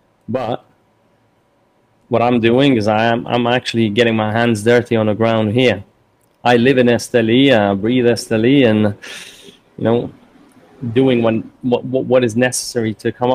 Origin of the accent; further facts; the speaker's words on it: Lithuania; moved away as an adult; also born or lived in England; now in Nicaragua; Well, I'm actually I was born and raised in Lithuania, so I'm not England.